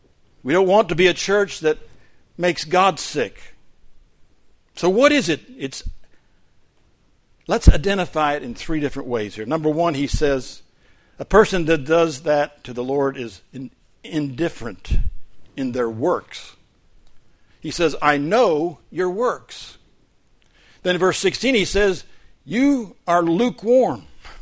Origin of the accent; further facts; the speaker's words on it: Florida, United States; I'm from Florida. I like iced tea.